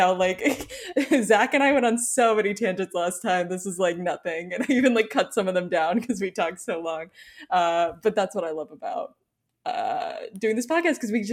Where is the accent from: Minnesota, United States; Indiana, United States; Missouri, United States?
Minnesota, United States; I'm from the Midwest. I can't compete. Like, I'm from Minnesota.